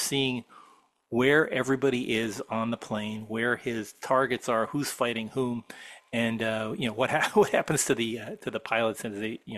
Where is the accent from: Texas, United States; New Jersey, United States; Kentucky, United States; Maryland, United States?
New Jersey, United States; Elizabeth; I grew up in Elizabeth, New Jersey, across the river from New Yor